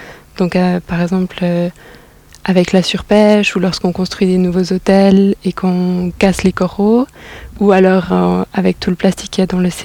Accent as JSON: {"language": "French", "country": "Switzerland", "said": "je pense que en tant que Suisse où on ne vit pas proche d'un océan"}